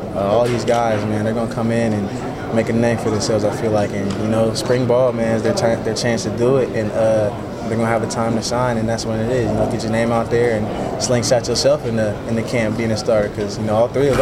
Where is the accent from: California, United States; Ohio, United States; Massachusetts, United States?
Ohio, United States; Columbus; he's at Ohio State, and I'm from Columbus, so I know him.